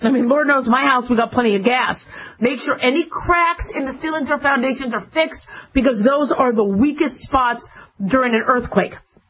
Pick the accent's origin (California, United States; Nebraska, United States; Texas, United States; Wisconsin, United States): California, United States; also born or lived in Arizona; for those of us that had earthquake drills growing up in California